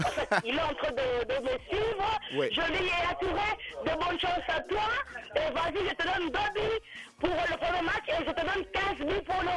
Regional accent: Guinea; je suis guinéen.

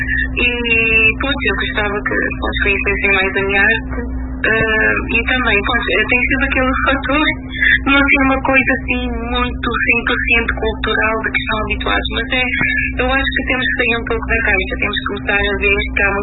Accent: Cape Verde; porque eu sou cabo-verdiana e gosto muito

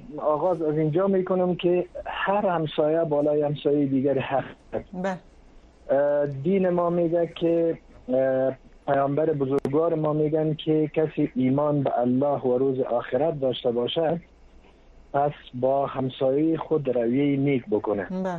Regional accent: Afghanistan; چون ما افغان هستیم و در ضمیر و وجدان ما همچون مزیریت و همچون مسئله وجود ندارد

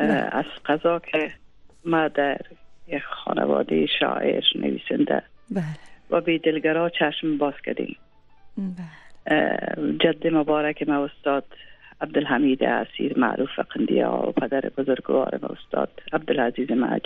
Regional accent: Kabul, Afghanistan; ما در شهر کابل زاده شدیم، تحصیلات خودم در اینجا به پایان رساندیم

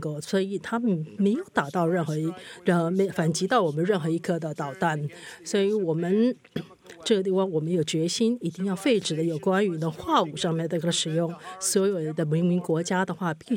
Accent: United States

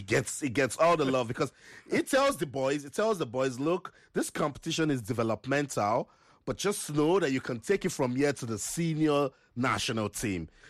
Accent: Nigeria; But let me stay with where I'm from. You know, I'm not being biased, but I'm proudly Nigerian.

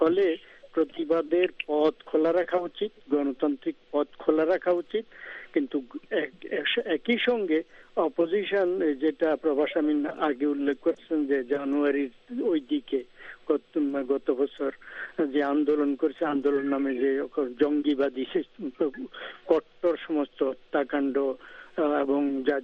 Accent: Bangladesh; যেহেতু আমি বাংলাদেশি, প্রাণ পড়ে থাকে দেশে

